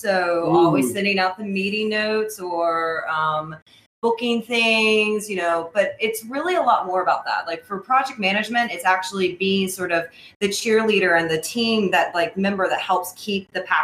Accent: Hickory, North Carolina, United States; I'm from, well, born and raised in Hickory, North Carolina. You got to say it with the twang if you're going to get it right.

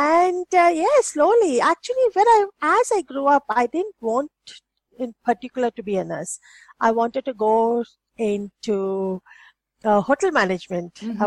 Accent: India; I grew up in India, your hospital was a place you went when you were very sick.

